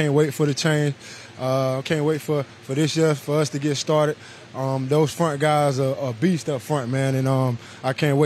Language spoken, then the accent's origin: English; South Carolina, United States; Man, I'm from South Carolina, man, so it ain't no thing, man. The heat and the humidity is way tougher in South Carolina. So growing up, you got to keep the sleeves on